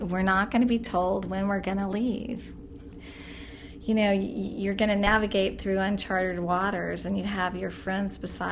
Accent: United States; I hope I am a good ambassador for my country, because I am proud that I'm an American.

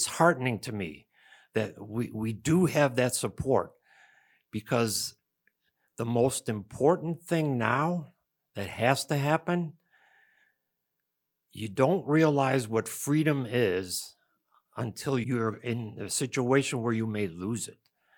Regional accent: Rochester, New York, United States; born there; I was born in Rochester, New York. We had everything.

